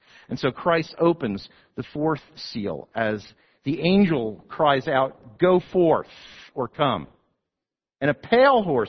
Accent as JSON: {"language": "English", "region": "New Jersey", "country": "United States", "said": "I'm from New Jersey. You think New Jersey is all like concrete and asphalt. No, it's not."}